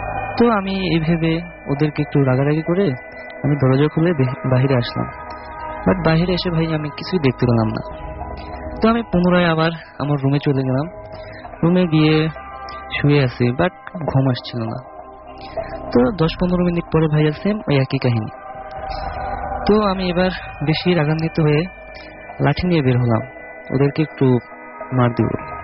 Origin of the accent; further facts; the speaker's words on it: Rajbari, Dhaka Division, Bangladesh; ঘটনা 2016 সালে, যেটা আমার গ্রামের বাড়ি রাজবাড়িতে হয়েছে।